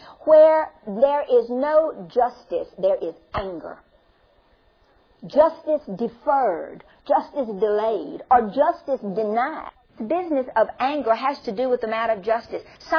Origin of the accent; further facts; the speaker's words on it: Mississippi, United States; I'm from Mississippi, and we're very basic in Mississippi.